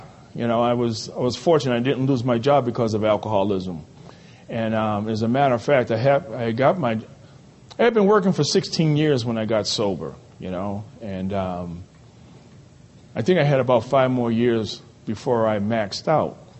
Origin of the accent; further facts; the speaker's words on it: Boston, Massachusetts, United States; born there; now in South Carolina, United States; I started recovery in Area 30, which is Eastern Massachusetts. I was born in Boston, Massachusetts.